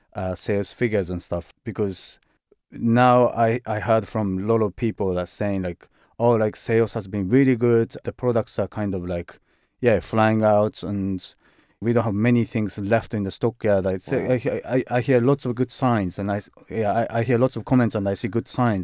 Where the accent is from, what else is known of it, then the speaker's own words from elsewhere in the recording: Denmark; accent: Danish; English is a second language; Sorry for my Danish accent, but Han Copenhagen.